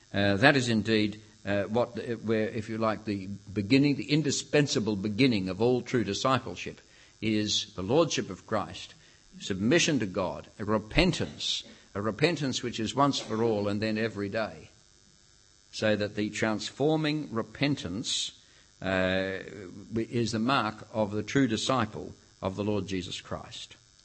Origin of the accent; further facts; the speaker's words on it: Australia; It's not as though we're Australian and that's all there is to it.